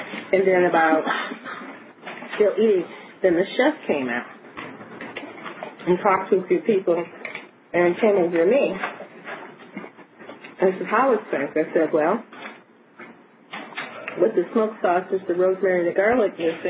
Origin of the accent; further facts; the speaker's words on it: Ohio, United States; I couldn't get over thinking about how I grew up in Ohio and what I eat now.